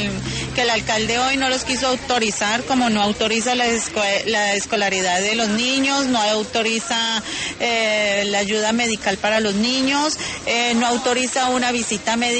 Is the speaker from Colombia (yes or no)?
yes; Colombia; la mayoría somos colombianos.